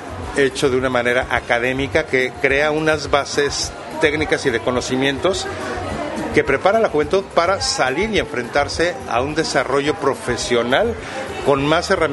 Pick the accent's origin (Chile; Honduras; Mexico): Mexico